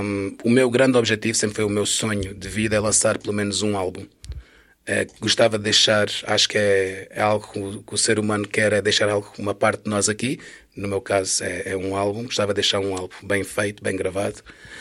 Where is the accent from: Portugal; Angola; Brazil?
Portugal; ah, sou de Portugal